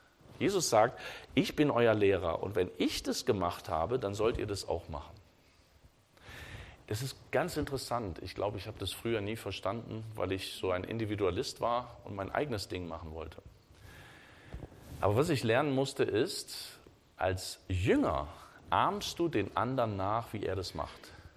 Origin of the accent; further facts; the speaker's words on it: Germany; Ich bin Deutscher, ich bin hier zu Hause